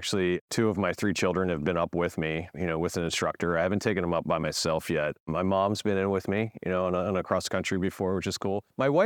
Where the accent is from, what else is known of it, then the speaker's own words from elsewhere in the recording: Frederick, Maryland, United States; You know, here, I grew up in Frederick, Maryland, so I'm from this area.